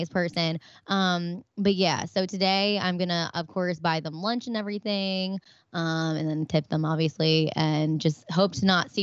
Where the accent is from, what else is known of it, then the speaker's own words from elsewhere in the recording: Maryland, United States; because obviously we're both from Maryland.